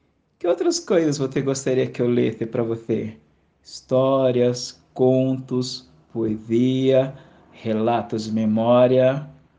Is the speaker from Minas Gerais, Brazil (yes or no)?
no; São Paulo, Brazil; eu sou de São Paulo, capital, aonde eu estou, e eu me lembrei de você.